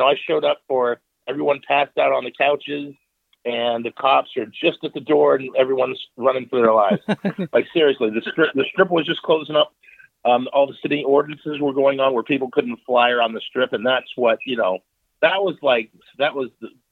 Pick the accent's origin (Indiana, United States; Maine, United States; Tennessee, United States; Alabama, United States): Maine, United States; Bangor; also born or lived in South Portland; Well, I grew up in Bangor, between Bangor and South Portland, really. And, I just knew that I wanted to get out.